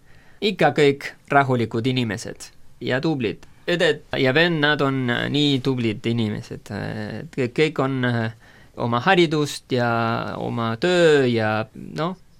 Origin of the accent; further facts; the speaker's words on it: Mendoza, Argentina; kui tulime tagasi Buenos Airesest Mendozasse koolida